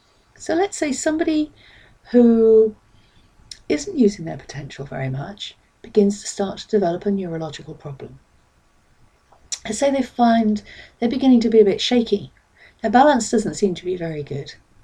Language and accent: English; Reading, South East England, United Kingdom; I'm from Reading in Berkshire in the UK.